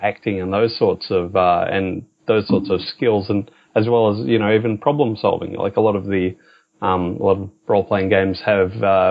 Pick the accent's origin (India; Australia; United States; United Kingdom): Australia; as we mentioned, I'm an Australian. We never really had the satanic panic here in Australia about role playing games.